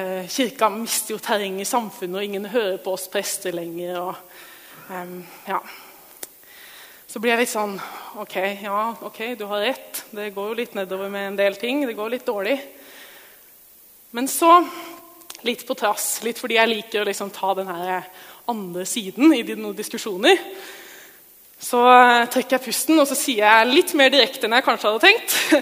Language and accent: Norwegian; Oppland, Norway; Jeg fortalte om der jeg kommer fra, Oppland, det er ikke akkurat bibelbeltet.